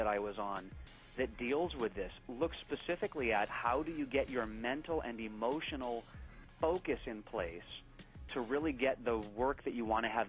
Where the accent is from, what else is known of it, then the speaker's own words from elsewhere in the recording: Hawaii, United States; it's a fancy Hawaiian word, I'm from Hawaii